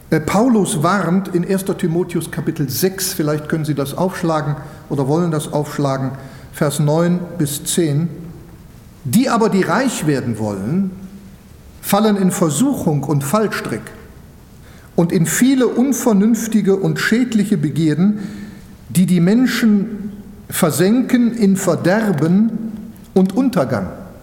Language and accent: German; Switzerland; das ist jetzt für Schweizer, ich bin ja Schweizer